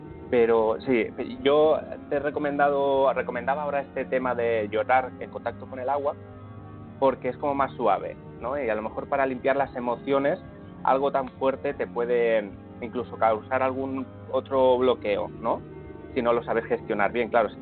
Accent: Balearic Islands, Spain; Yo es que soy de Menorca y allí el tema del agua es muy simbólico siempre

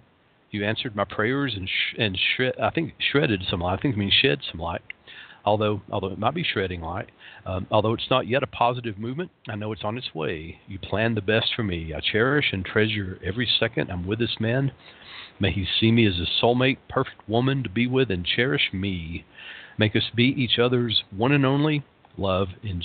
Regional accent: Knoxville, Tennessee, United States; And the smoke is covering most of East Tennessee and my hometown, Knoxville.

